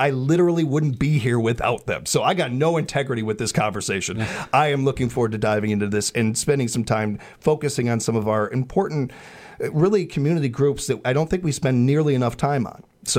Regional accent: Chicago, Illinois, United States; I grew up in Chicago. One of my first field trips was to the Chicago Fire Department.

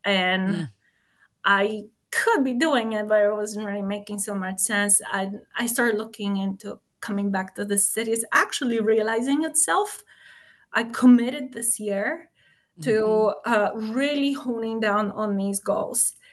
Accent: Lublin, Lublin Voivodeship, Poland; now in Milwaukee, United States; where I can bridge a gap between my two homes, which is Milwaukee now for sure, and Lublin, and that's my hometown in Poland.

